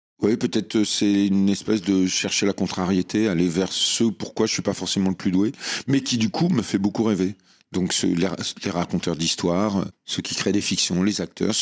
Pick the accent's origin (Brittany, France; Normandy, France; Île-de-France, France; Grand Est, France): Normandy, France; Avranches; born there; Je suis né à Avranches, dans le 50, mais j'ai jamais grandi là-bas. C'est parce que ma grand-mère habitait Sartilly, une ville entre Granville et Avranches. Donc en Normandie, dans la baie du Mont-Saint-Michel.